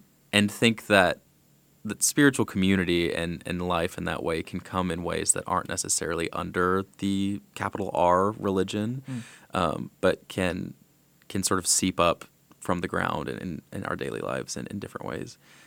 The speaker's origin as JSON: {"language": "English", "region": "Arkansas", "country": "United States", "tie": "born or raised there", "said": "growing up in Arkansas, going to university in Arkansas, and then just sort of taking this leap over to the Northeast."}